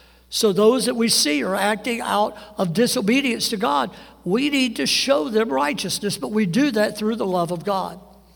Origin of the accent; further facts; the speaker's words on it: Decatur, Mississippi, United States; I grew up in Decatur, Mississippi.